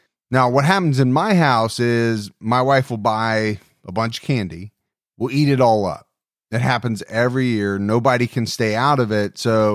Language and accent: English; Dayton, Ohio, United States; Joan Lucinda Webster was born to George and Eleanor Webster on August 19th, 1956, in Dayton, Ohio, my hometown.